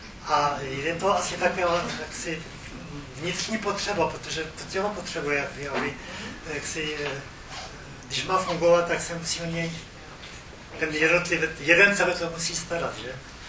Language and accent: Czech; Plzeň, Plzeň Region, Czechia; born there; jeli jsme přes Plzeň, přes moje rodiště